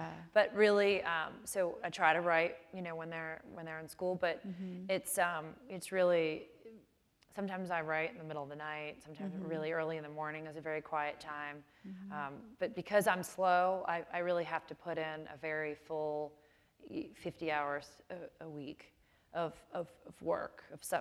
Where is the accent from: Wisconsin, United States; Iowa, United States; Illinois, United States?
Illinois, United States; Chicago; I mean, I grew up in Chicago. I went to high school in Chicago